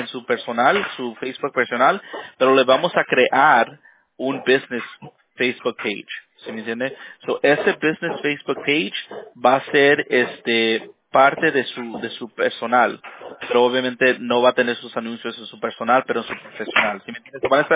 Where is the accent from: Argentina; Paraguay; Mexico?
Mexico; now in United States; Yo soy mexicano